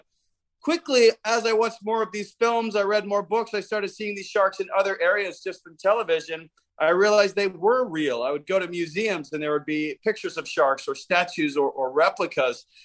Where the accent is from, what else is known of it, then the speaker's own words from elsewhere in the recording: New York City, New York, United States; born there; I was born in New York City in 1977.